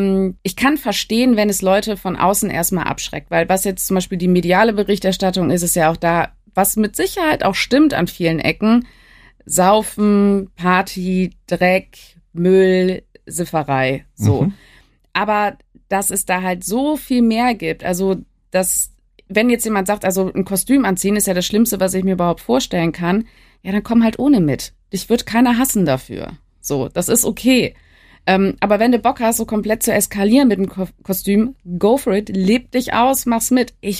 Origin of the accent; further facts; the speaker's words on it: Cologne, North Rhine-Westphalia, Germany; ich komme aus Deutschland, ich komme aus Köln